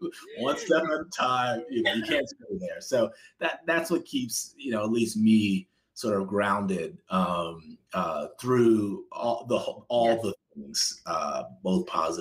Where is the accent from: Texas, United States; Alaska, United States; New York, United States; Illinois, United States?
Illinois, United States; Chicago; And I grew up in Chicago. So it's like that was like what I grew up on.